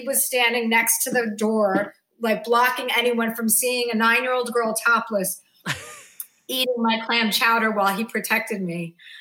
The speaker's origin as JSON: {"language": "English", "region": "New Jersey", "country": "United States", "tie": "born or raised there", "said": "Like I grew up in New Jersey. There'd be winter storms and I always had my windows open and my fans on."}